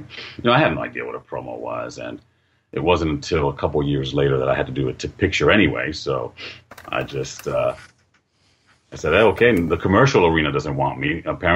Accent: New York City, New York, United States; now in New Jersey, United States; I was born in the Bronx, raised in Uptown Manhattan, Washington Heights section. And my parents uprooted us when things got too hot there and moved us over to North Jersey.

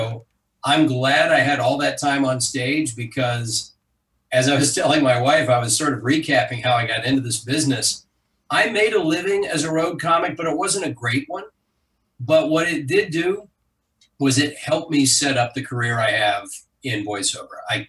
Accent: Savannah, Georgia, United States; also born or lived in Orlando; I moved from Savannah, Georgia, my hometown, to Orlando to get started in show business.

